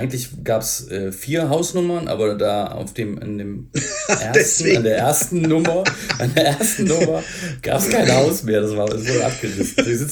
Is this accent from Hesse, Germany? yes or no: no; Thuringia, Germany; zumindest bei uns in Thüringen, da wo ich herstamme, als Eichsfeld